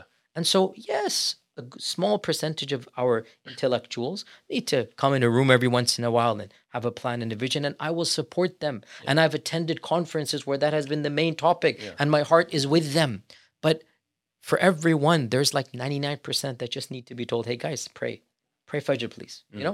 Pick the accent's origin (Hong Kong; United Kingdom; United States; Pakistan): Pakistan; I know as a Pakistani